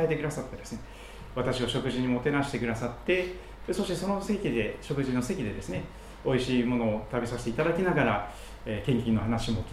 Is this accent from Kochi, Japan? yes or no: yes; Kochi, Japan; 私は四国の高知県というところで生まれ育って、そして二十歳の時に高知の教会に初めて導かれました。